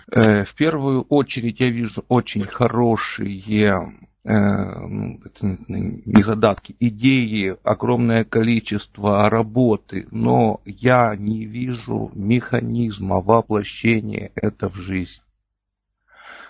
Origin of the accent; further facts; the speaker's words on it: Kyiv, Ukraine; я из Киева.